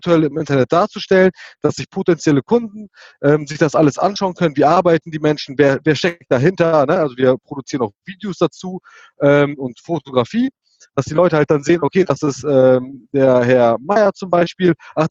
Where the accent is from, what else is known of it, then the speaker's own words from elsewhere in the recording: Verden, Lower Saxony, Germany; Genau, also … wie gesagt, wir kommen hier aus Verden, das ist Nähe Bremen und Hannover.